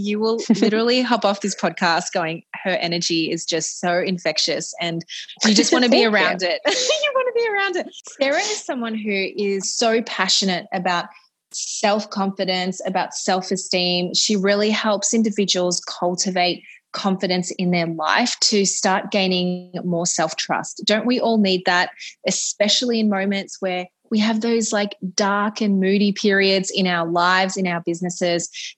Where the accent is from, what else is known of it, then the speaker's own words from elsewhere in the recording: Australia; I'm Australian.